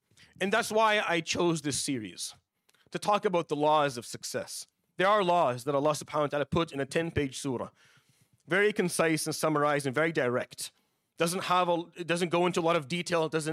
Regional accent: Syria; We've seen it in my home country, Syria.

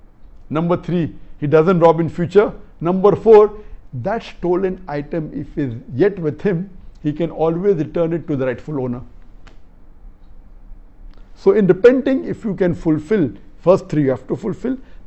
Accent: Magura, Khulna Division, Bangladesh; I am from Magura, Bangladesh.

